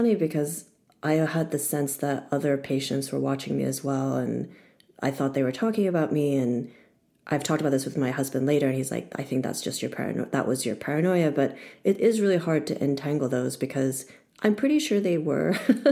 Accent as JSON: {"language": "English", "country": "United States", "said": "because I, as an American, I don't know if it's like a cultural thing"}